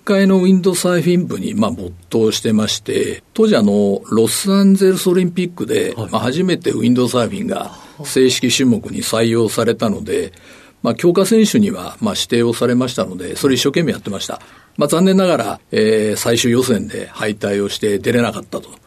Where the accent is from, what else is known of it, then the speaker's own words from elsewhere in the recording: Takatsuki, Osaka, Japan; 大阪府の高槻市です。